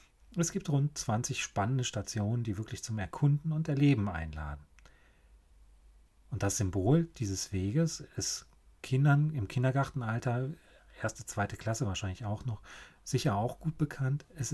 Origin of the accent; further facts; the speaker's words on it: North Rhine-Westphalia, Germany; born or raised there